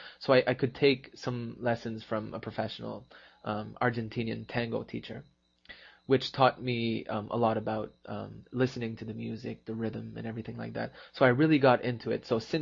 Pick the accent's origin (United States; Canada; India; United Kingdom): Canada; I can say that being Canadian, it's not in my blood or anything to know